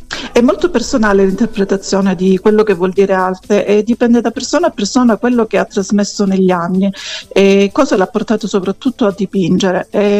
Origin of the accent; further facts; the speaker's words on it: Pietrenere, Calabria, Italy; also born or lived in Palmi; sono nata a Palmi e ho vissuto, diciamo, praticamente gran parte della mia vita in un paesino piccolino chiamato Pietrenere